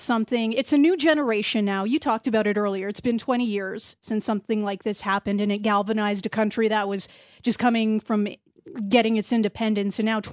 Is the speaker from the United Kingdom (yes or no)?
no; Canada; And just as a Canadian Croatian, I am so proud